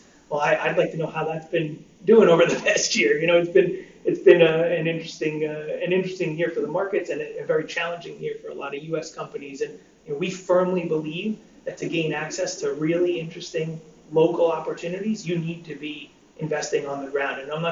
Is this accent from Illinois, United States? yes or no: no; New York, United States; Obviously, I'm an American, I'm from New York